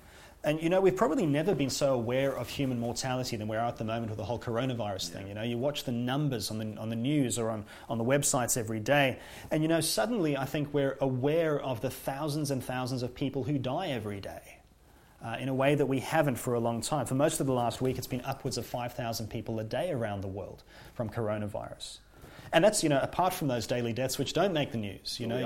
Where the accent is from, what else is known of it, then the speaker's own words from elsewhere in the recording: South Africa; Well, I come from South Africa